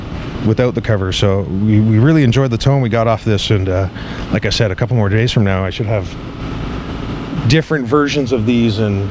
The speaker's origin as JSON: {"language": "English", "country": "Canada", "lives_now": "United States", "said": "I'm Canadian. So"}